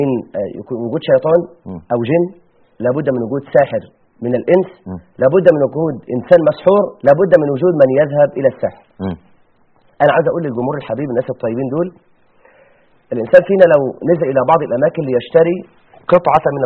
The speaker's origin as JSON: {"language": "Arabic", "country": "Egypt", "said": "مشهورين عندنا في مصر"}